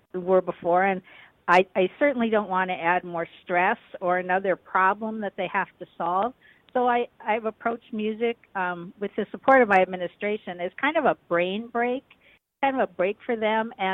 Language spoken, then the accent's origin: English; Hawley, Minnesota, United States; Well, I grew up in Hawley, Minnesota, which is by Moorhead.